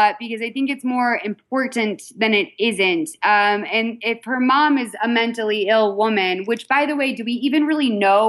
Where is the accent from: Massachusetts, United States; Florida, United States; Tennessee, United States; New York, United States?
Massachusetts, United States; I'm from Massachusetts, which is different, but kind of not really.